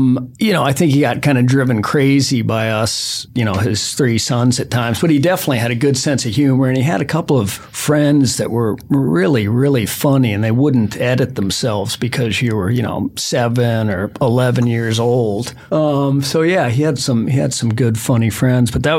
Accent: Belmont, Massachusetts, United States; Belmont, right beside Boston.

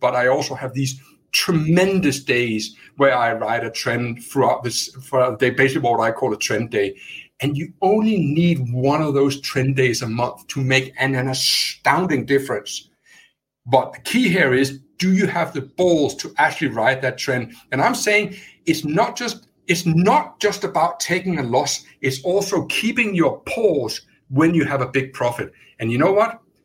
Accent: United Kingdom; I'm British.

